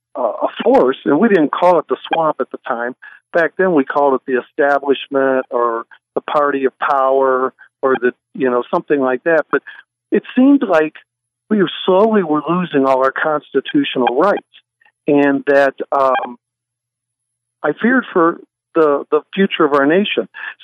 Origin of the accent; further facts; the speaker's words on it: Bowling Green, Ohio, United States; born there; And I'm just a regular Buckeye. I was born in Bowling Green, Ohio.